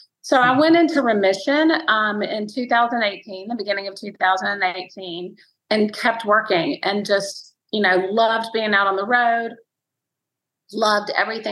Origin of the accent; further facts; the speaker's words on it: Montgomery, Alabama, United States; also born or lived in Nashville; I grew up in Montgomery, Alabama. And so I didn't want to go to New York or LA at the time. I wanted to be close to home, and my mother's from Nashville.